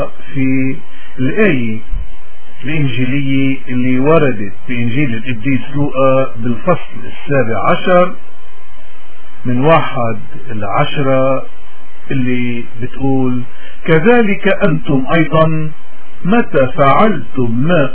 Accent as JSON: {"language": "Arabic", "country": "Lebanon", "said": "نحن بممارساتنا خصوصا كلبنانيين معودين يكون عنا بتعاطينا مع الآخرين"}